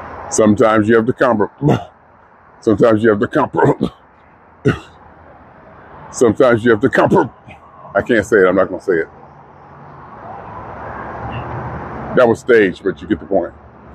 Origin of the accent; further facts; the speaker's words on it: Ohio, United States; was from Ohio. And I'm from Ohio. And Funk is from Ohio.